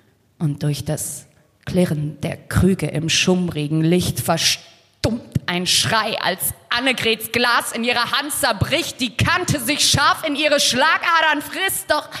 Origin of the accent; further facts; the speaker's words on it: Stuttgart, Baden-Württemberg, Germany; Ich komme aus Stuttgart, deswegen habe ich ein Märchen mitgebracht, das in Stuttgart spielt.